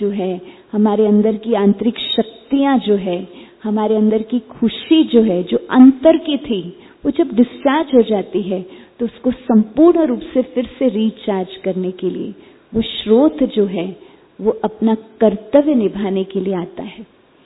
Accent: Mumbai, Maharashtra, India; जैसे मैं बॉम्बे से हूं तो वहां बहुत गर्मी होती है।

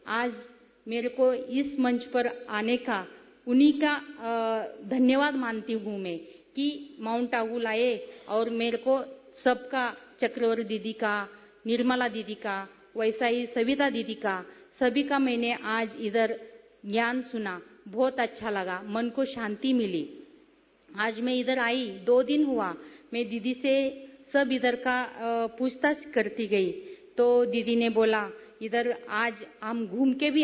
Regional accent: Pune, Maharashtra, India; मैं पुणे से हूँ, पुना बोपुड़ी। हम कई सालों से बोपुड़ी में बहुत काम करते हैं।

